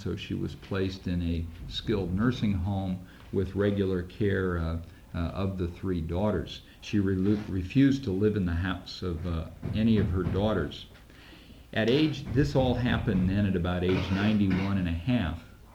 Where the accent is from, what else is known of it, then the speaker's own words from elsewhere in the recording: Delphos, Ohio, United States; She lives in my hometown of Delphus, Ohio.